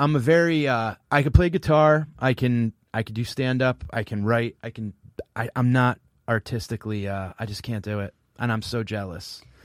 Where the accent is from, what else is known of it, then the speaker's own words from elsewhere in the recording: New Haven, Connecticut, United States; also born or lived in Denver; I'm from New Haven, Connecticut. And then I moved out to Denver for a while and came back.